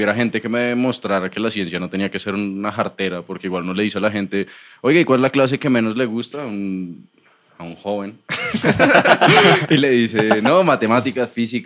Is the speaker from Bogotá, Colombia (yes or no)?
yes; Bogotá, Colombia; Creo que siempre se ha relacionado con no estar de donde soy. Seguramente hay muchas opciones de aventurar en Bogotá, pero en general mi percepción de la aventura tiene que ver con irme de ahí.